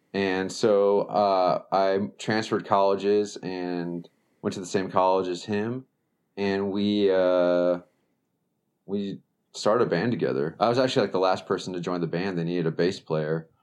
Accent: Chicago, Illinois, United States; I'm from Chicago

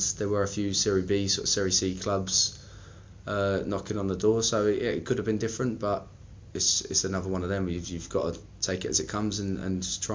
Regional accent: England, United Kingdom; And it was, as an English person, just I was completely lost in it, because obviously we've got all this passion for football and everything like that.

